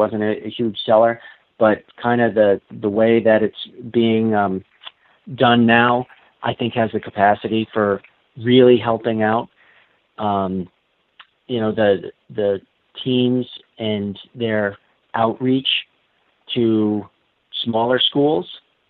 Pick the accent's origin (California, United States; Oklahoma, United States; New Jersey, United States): New Jersey, United States; I mean, I grew up in New Jersey learning in the Poconos in Eastern Pennsylvania and the mountains of Northern Jersey.